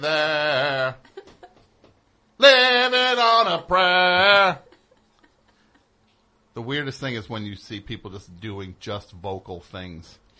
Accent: New Jersey, United States; I'm from New Jersey. Yeah. I'm not just like, who do you think I'm hanging out with? New Jersey. It's a dirtbag central.

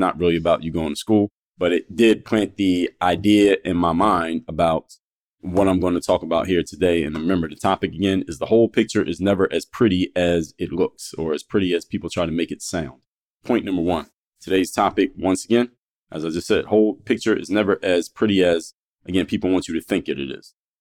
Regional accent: Philadelphia, Pennsylvania, United States; now in Miami, United States; My hometown is actually Philadelphia, but I live in Miami.

